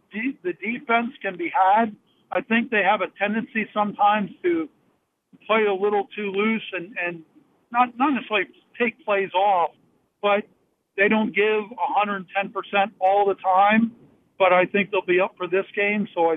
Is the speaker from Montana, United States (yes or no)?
no; Philadelphia, Pennsylvania, United States; I grew up around Philadelphia. I remember when the Eagles played in Franklin Field outside of University of Pennsylvania.